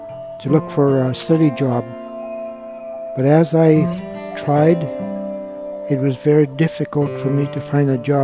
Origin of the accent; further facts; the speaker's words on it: Igiugig, Alaska, United States; born there; It's 280 miles from Anchorage. And it was here that I was physically born. In fact, I must say I was born in Igigik two times. My mom and dad were also a fisherman, and we lived in a village called Kanadik.